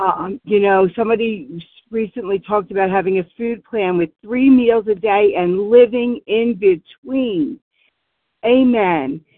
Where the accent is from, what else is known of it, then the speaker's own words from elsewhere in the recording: Warminster, Pennsylvania, United States; I'm from Warminster, Pennsylvania.